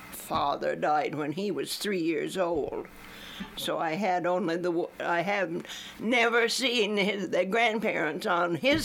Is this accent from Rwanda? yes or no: no; Randolph, Vermont, United States; I am a Vermonter. I grew up in a relatively small town. I was born in Randolph, which is in Orange County, and it's on the other side of the divide.